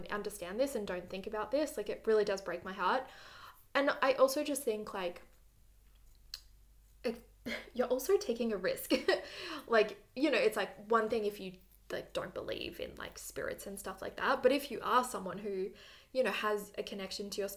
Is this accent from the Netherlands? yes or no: no; Australia; just because I am an Australian and I have been to Bali a few times.